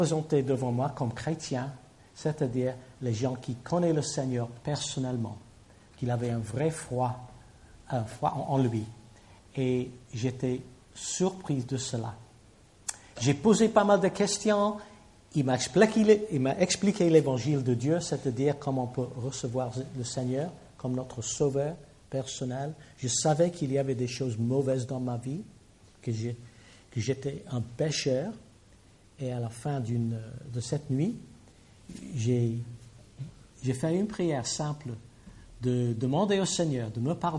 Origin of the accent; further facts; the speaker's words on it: Liverpool, North West England, United Kingdom; French is a second language; Je viens de Liverpool en Angleterre. Est-ce que vous avez entendu parler de Liverpool?